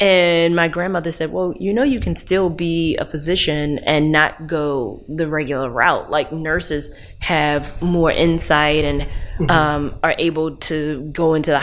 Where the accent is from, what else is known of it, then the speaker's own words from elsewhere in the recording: Baltimore, Maryland, United States; In Emerson Village. I grew up in a single family household, but my dad lived pretty much rather close, so we could walk 5 minutes away.